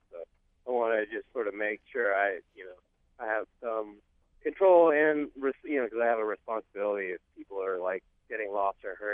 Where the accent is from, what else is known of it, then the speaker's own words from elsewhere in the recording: Los Angeles, California, United States; moved away as an adult; now in New York City, United States; from Los Angeles originally. I grew up on the West Side near the beach, and I went to school at NYU, and I moved to New York City when I was 18.